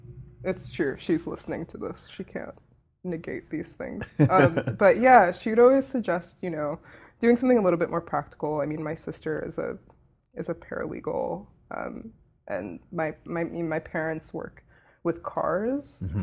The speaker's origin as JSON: {"language": "English", "town": "Miami", "region": "Florida", "country": "United States", "also_born_or_lived": "New York City, United States", "said": "But I'm from Miami, but I moved here from New York City because I'd lived there for a little bit after school, I guess."}